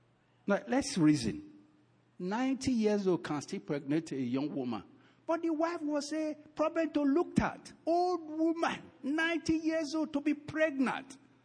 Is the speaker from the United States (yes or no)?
no; Delta, Nigeria; I'm from Ika. So although I speak Benin mostly, but the Lord still talk to me in my father's tongue too.